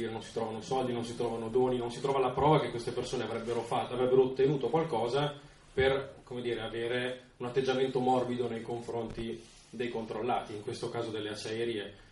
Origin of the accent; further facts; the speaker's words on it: Trentino-Alto Adige, Italy; questo almeno io lo vedo da Trentino